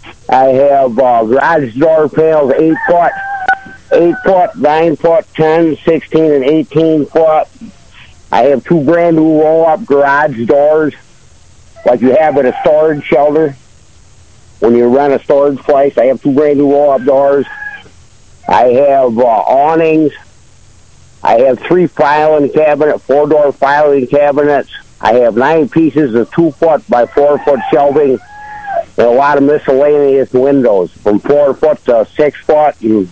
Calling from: Ashford, New York, United States; Good morning, calling from Ashford, New York.

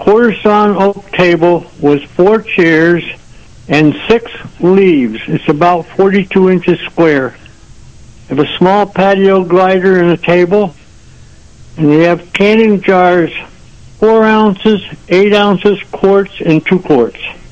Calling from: Wyoming, United States; I'm calling from Wyoming, Jimmy

